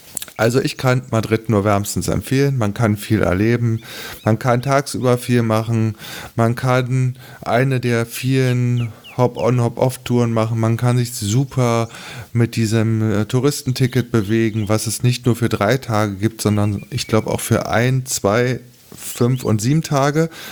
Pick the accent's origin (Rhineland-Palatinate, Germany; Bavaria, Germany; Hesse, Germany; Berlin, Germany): Berlin, Germany; da merkt man dann als Berliner, verdammter Mist, in Berlin ist eine Menge im Zweiten Weltkrieg kaputt gegangen